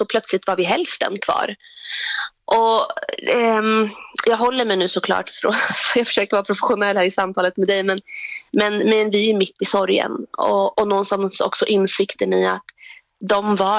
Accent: Iraq; now in Sweden; Ja, vi flydde från Irak, precis. Mm. Och så hamnade vi här efter en lång och mycket svår flykt.

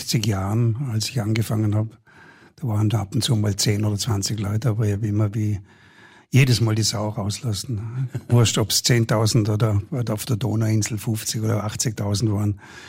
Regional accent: Vorarlberg, Austria; aber ich gehe auf den Berg auf halt als Vorarlberger.

